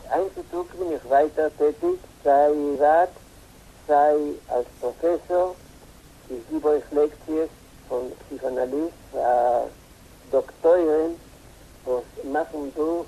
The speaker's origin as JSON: {"language": "German", "region": "Buenos Aires", "country": "Argentina", "tie": "born there", "second_language": "German", "said": "Ich bin geboren in Buenos Aires und ich bin alt, 77 Jahre."}